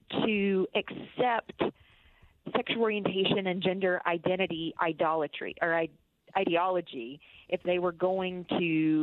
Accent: South Carolina, United States; In my home state of South Carolina, Miracle Hill Ministries, they were directly threatened

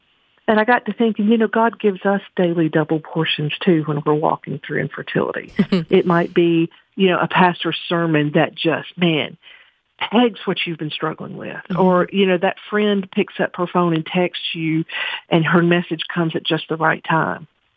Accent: Louisiana, United States; So since I'm from Louisiana, I had to put some Lagniappe in the book.

